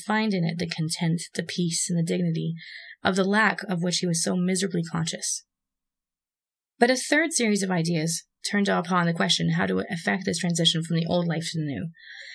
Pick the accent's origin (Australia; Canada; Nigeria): Canada; So, it's not my fault. I am Canadian.